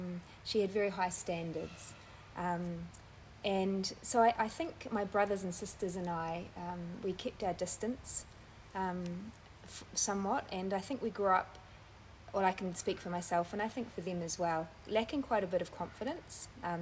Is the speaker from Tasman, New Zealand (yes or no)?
yes; Tasman, New Zealand; So I grew up in the Tasman Bay area, which is at the top of the South Island of New Zealand.